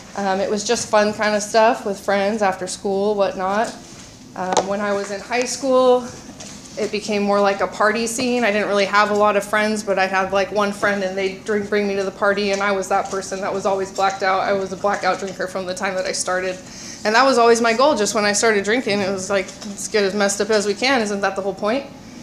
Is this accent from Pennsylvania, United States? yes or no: no; Ventura, California, United States; I grew up in Ventura with a mother and a father.